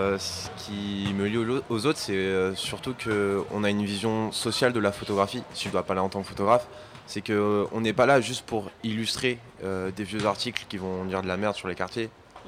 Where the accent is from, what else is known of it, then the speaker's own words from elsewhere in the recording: Paris, Île-de-France, France; Moi, j'ai grandi 15 ans à Port-de-Clignancourt, je suis dans le 19e aujourd'hui.